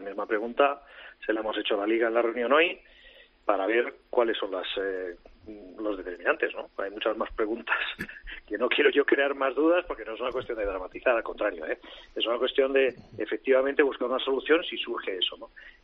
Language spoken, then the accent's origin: Spanish; Spain; como españoles